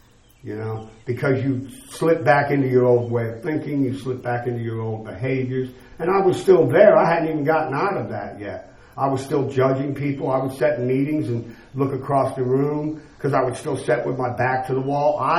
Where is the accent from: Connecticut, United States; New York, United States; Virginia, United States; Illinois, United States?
Virginia, United States; I'm from Tidewater, and some of the old drinkers and users down there remember a place called, it just escaped me. It's in Ocean View.